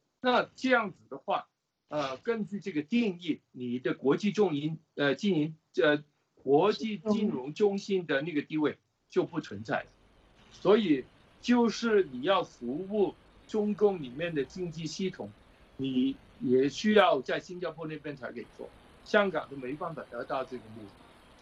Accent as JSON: {"language": "Chinese", "region": "Guangdong", "country": "China", "said": "就变成我们广东人说的那种糖水滚糖鱼"}